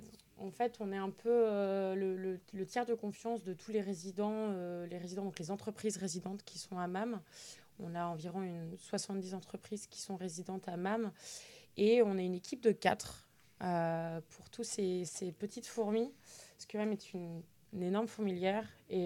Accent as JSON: {"language": "French", "region": "Centre-Val de Loire", "country": "France", "tie": "born or raised there", "said": "je suis un pur produit de la Touraine, je suis née en Touraine, j'ai grandi en Touraine et j'ai fait toutes mes études ici"}